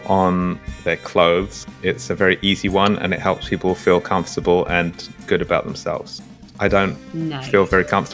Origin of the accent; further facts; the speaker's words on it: London, United Kingdom; accent: English; I like going back to London, hanging out with family, friends, etc. In terms of a place that I have that I'm not from, I like Iceland, Reykjavik.